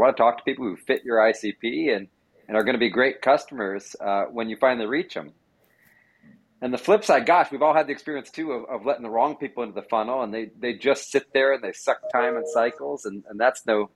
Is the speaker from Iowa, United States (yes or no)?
no; San Diego, California, United States; now in Bay Area, United States; Gosh, I'm a California boy. I grew up in San Diego